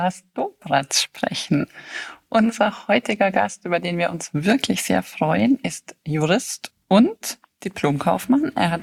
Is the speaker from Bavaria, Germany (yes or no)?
yes; Bayreuth, Bavaria, Germany; born there; Und ich bin auch in Bayreuth geboren.